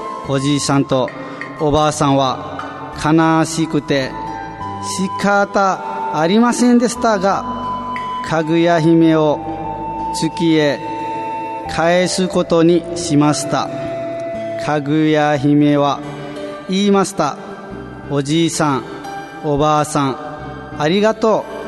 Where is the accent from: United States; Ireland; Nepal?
Nepal; Japanese is a second language; moved away as an adult; now in Japan; ネパールから参りました。25歳になりました。